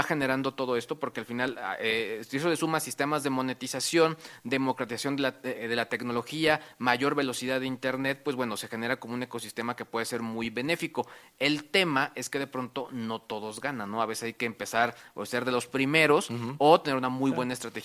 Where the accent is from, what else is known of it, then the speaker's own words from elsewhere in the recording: San Luis de La Paz, Guanajuato, Mexico; No, yo soy de San Luis de La Paz, Guanajuato.